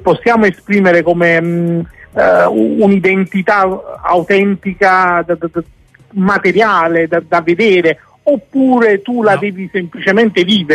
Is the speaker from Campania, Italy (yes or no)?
yes; Naples, Campania, Italy; io sono nato a Napoli, ho vissuto a Napoli, ho studiato qui, ho scelto di restare a Napoli